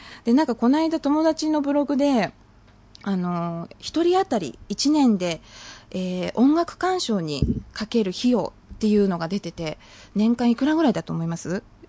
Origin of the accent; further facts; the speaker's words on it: Shizuoka, Japan; 私はその静岡県で育っている